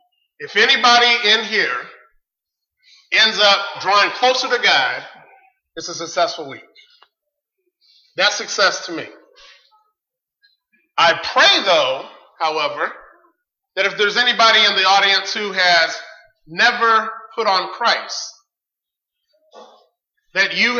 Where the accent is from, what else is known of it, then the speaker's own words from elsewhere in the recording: California, United States; I was born and raised in California.